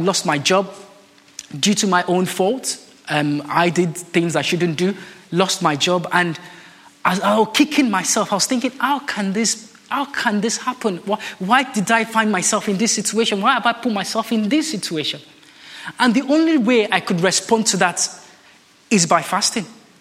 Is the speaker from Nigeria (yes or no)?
yes; Nigeria; moved away as an adult; now in United Kingdom; I am Nigerian. I was born in Nigeria. I came to the UK when I was 18.